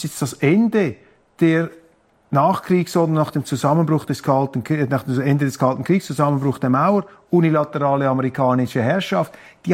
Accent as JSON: {"language": "German", "country": "Switzerland", "said": "wir auch bei uns in der Schweiz."}